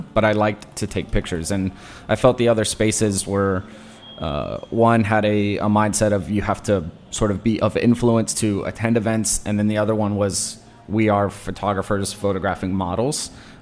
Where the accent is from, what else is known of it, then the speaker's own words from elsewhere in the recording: Lakewood, Washington, United States; also born or lived in California; So I grew up out west, Pacific Northwest to be exact. However, I was born in California. Military kid. Grew up. Spent most of my life just south of Seattle. Little military town called Lakewood.